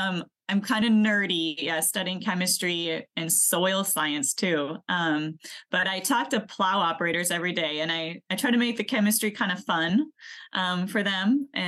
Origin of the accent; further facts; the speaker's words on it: Bloomer, Wisconsin, United States; So I grew up in Bloomer. 3,000 people, more cows than people. I mean, it's true for a lot of Wisconsin towns.